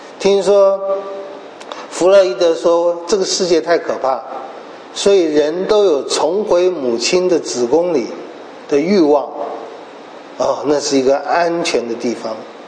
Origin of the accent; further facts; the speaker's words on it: Taiwan; 这是我们台湾人最喜欢讲的话